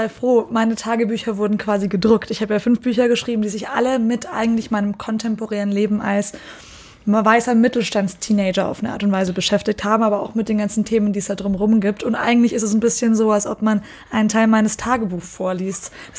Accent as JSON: {"language": "German", "region": "Bavaria", "country": "Germany", "tie": "born or raised there", "said": "ich kenne Leute, die in meinem Alter sind und da leben, wo ich aufgewachsen bin in Bayern."}